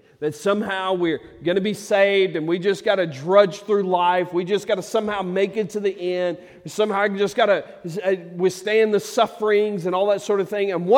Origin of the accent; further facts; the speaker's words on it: Southern US, United States; And sometimes we, especially growing up in the South, we have this preconceived notion